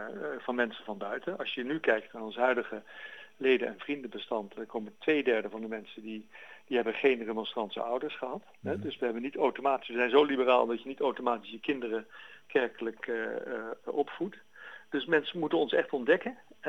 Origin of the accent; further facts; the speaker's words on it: Rotterdam, South Holland, Netherlands; ik ben zelf Rotterdammer. Daar kan je natuurlijk nauwelijks van Amsterdamse. ik ben opgegroeid in Rotterdam.